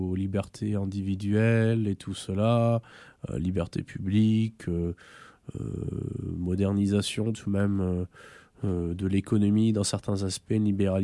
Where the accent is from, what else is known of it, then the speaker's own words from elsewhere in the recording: France; now in Canada; mais en tant que Français qui étudie ici